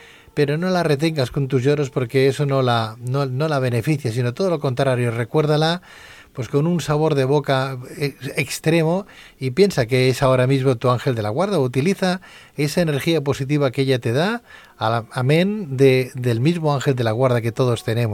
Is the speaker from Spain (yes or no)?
yes; Spain; Ya no solamente somos los españoles los que la llamamos, sino también el resto del mundo.